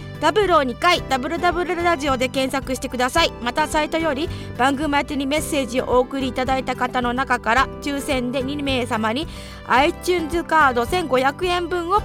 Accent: Kasukabe, Saitama, Japan; 私は埼玉県春日部市出身なんですけど、

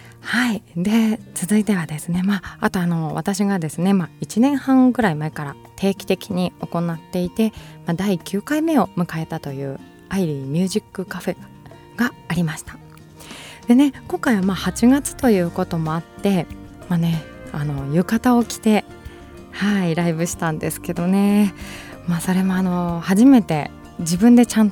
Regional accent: Iwata, Shizuoka, Japan; 私ね、まあ、岩田出身ということなので袋井はすぐ隣なんですけどね

